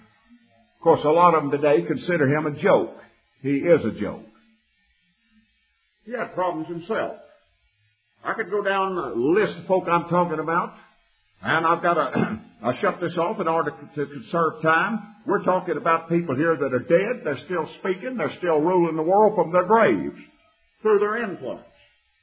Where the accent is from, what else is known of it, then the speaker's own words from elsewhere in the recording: Texas, United States; my home state of Texas was heavily factionized.